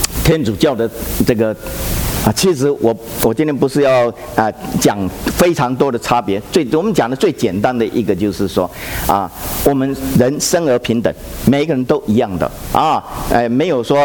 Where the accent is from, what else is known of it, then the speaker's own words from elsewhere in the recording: Taiwan; 从前我回台湾，哦，我从台湾来的。